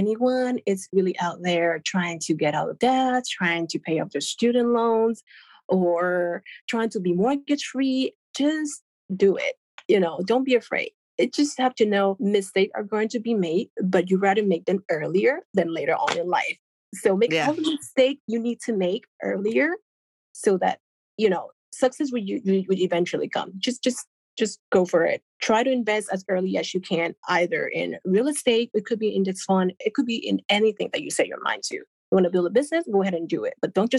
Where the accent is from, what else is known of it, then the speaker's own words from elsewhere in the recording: Puerto Rico; English is a second language; also born or lived in Venezuela; I was born in Venezuela and raised in Puerto Rico, but with 100% Chinese parents. So we speak Chinese in the home, but once we were in school, it's Spanish and English.